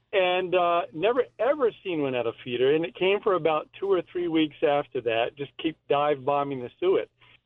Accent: Slingerlands, New York, United States; now in Amherst, United States; Growing up in Slingerlands, we used to see them pecking away at a tall catalpa tree outside our house, and living in Amherst now for well over 30 years

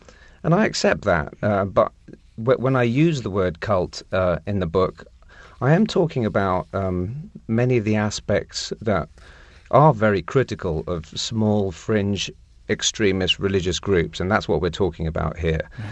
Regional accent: England, United Kingdom; it was as somebody from Indian parents growing up in England, I always felt a little bit like an outsider.

